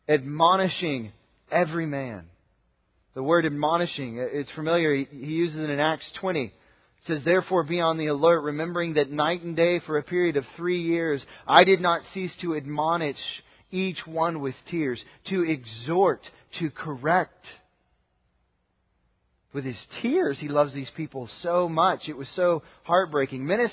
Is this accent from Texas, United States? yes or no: yes; Southlake, Texas, United States; I grew up here. I was born in Southlake.